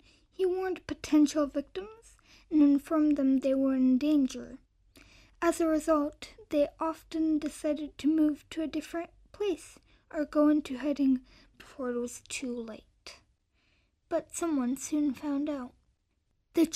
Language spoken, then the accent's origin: English; Czechia; I'm from Czech Republic, and I'm 11 years old.